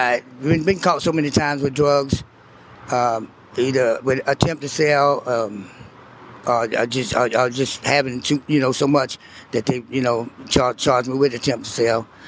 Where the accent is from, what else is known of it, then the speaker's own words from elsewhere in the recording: New Orleans, Louisiana, United States; I'm originally from New Orleans.